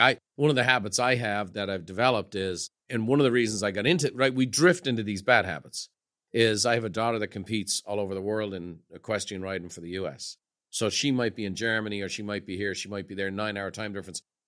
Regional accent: Ireland; now in United States; I grew up in Ireland as a family of painters.

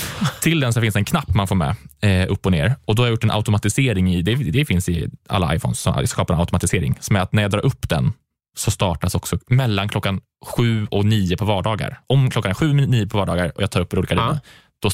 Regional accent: Karlstad, Värmland, Sweden; Men i Karlstad där jag är ifrån, där spelade jag mycket teater.

